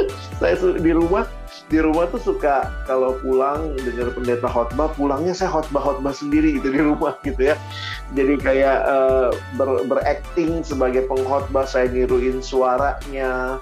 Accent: Makassar, South Sulawesi, Indonesia; Dan saya anak daerah, saya dari Makassar

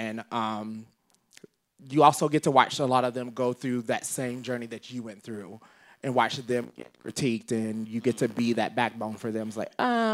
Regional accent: Mississippi, United States; Well, I'm from Mississippi, so what do you want me to do?

